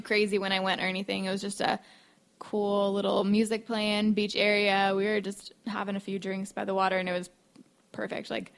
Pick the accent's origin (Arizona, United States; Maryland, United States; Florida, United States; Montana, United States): Florida, United States; Ocala; I'm from Ocala.